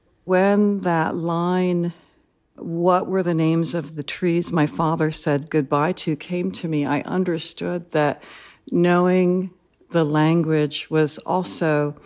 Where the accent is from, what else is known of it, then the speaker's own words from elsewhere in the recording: United States; I'm Filipino, yet I don't know the culture. I'm American